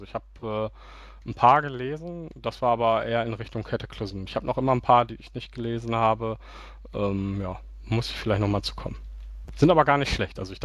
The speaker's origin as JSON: {"language": "German", "town": "Gelsenkirchen", "region": "North Rhine-Westphalia", "country": "Germany", "also_born_or_lived": "Bochum", "said": "ich komme aus Gelsenkirchen, hatte eine lange Zeit auch eine Dauerkarte. Als ich dann aber nach Bochum gezogen bin während des Studiums"}